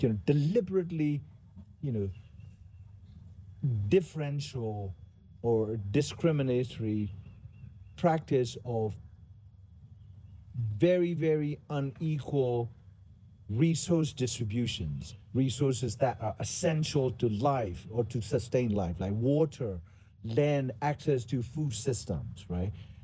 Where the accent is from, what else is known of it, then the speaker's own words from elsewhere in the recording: Myanmar; I came from Burma, or Myanmar, if you want to call it, where we, the Buddhist majority